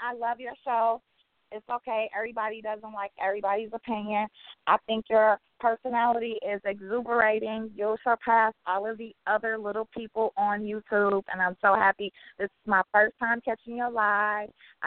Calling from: Detroit, Michigan, United States; I'm calling from Detroit, Michigan.

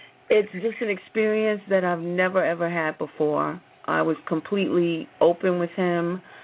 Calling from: New York City, New York, United States; I'm calling from New York, New York City.

